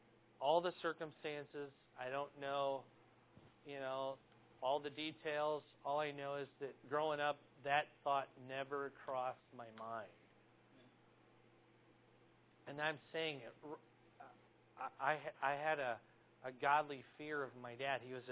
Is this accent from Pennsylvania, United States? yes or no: no; Fort Dodge, Iowa, United States; I grew up in Fort Dodge, the church there, and they attended church.